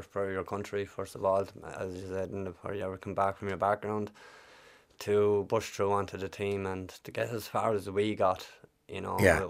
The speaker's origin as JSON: {"language": "English", "region": "Kildare", "country": "Ireland", "said": "I'm from Kildare, all the way from Kildare."}